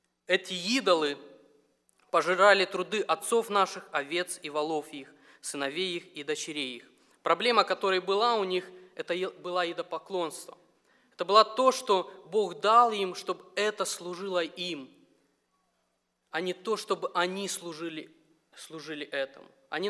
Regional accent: Moldova; Случилось давно еще в Молдавии, я сам родом из Молдавии

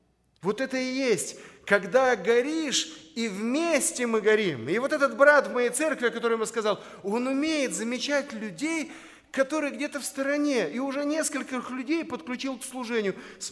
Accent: Chișinău, Moldova; я родился и вырос в Кишиневе. Я, моя жена, мы коренные кишиневцы. Ну, дети, естественно, уже у нас родились там. Для нас это родной город.

